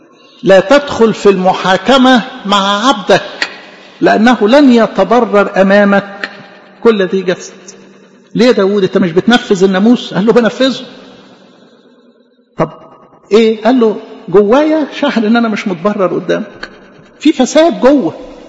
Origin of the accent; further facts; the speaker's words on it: Egypt; فاكرين لو احنا كمصريين